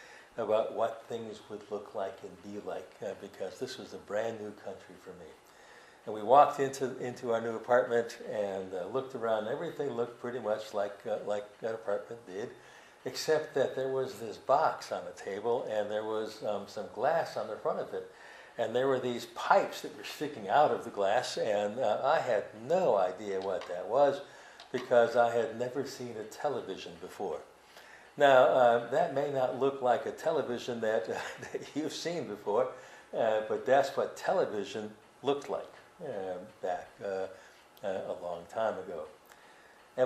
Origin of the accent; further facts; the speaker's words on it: Germany; also born or lived in Austria; I was born in Austria and lived in Germany after my adopted father married my mother and adopted us.